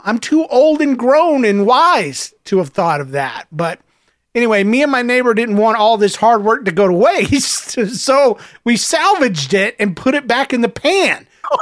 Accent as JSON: {"language": "English", "region": "Alberta", "country": "Canada", "said": "I'm from Atlanta. No, I'm sorry. I can't read Alberta, Canada."}